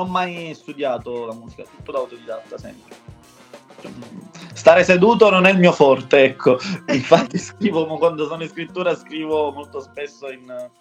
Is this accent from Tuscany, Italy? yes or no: no; Marsala, Sicily, Italy; ho 27 anni, ancora per poco, sono siciliano di origine marsalese, lato occidentale della Sicilia, proprio la punta della pizza siciliana.